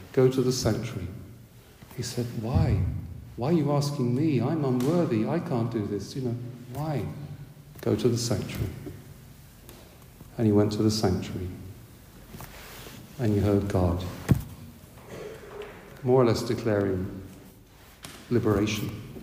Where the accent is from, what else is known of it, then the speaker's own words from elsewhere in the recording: New Zealand; And are you from Australia? I've never been asked whether I'm from New Zealand. Some of them guess that I'm from England, or they say Ireland. Some even ask me, am I from Germany?